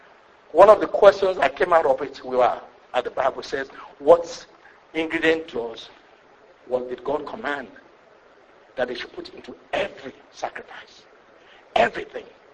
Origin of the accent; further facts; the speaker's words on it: Nigeria; I grew up in Nigeria, so that's my where I could relate to that.